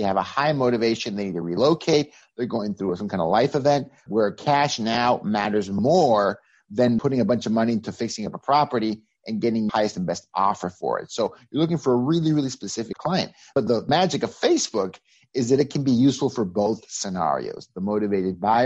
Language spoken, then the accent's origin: English; Mexico; moved away as an adult; now in United States; I'm originally from Mexico. I came to the U.S. in 2004, full-time to live.